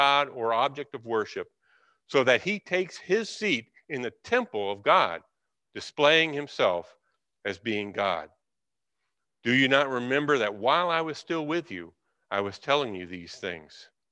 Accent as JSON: {"language": "English", "region": "California", "country": "United States", "said": "I love that because I came from California. There's a Berean church in California."}